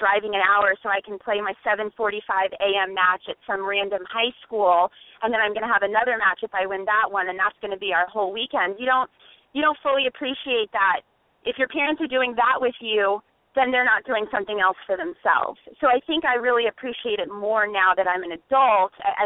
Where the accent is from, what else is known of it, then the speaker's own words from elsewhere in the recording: California, United States; Southern California is traditionally one of, if not the most difficult sections in the country. And when I was growing up